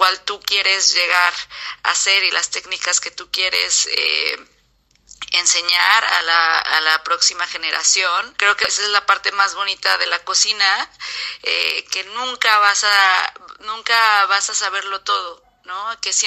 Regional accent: Mexico; yo soy mexicana 100%, mis padres también son mexicanos, mi abuela, mis abuelos, entonces yo crecí con comida, con moles, con comida mexicana

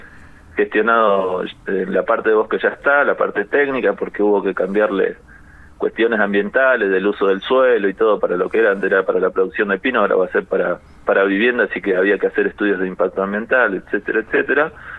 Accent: Lago Puelo, Chubut, Argentina; yo nací y me crié acá en Lago Puelo

